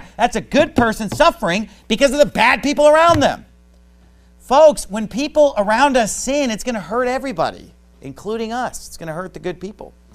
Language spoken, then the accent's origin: English; Sacramento, California, United States; Because I'm from Sacramento, so Sacramento is where my family lives, where a lot of my friends live, because I'm from there.